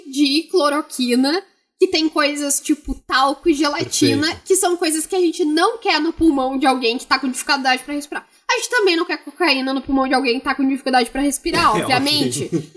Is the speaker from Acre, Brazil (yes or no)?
no; Rio Grande do Sul, Brazil; Eu desisti já de dizer que sou do Rio Grande do Sul. Eu falo que sou de São Paulo